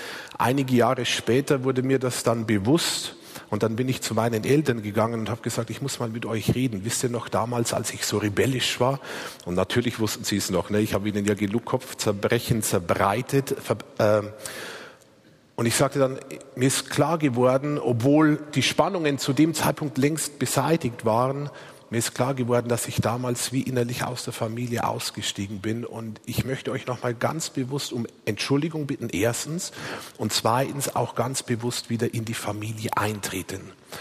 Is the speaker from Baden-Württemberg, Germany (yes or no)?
no; Bleibach, Bavaria, Germany; weil das ist in einem kleinen Dorf im Bayerischen Wald, Bleibach, wo ich herkomme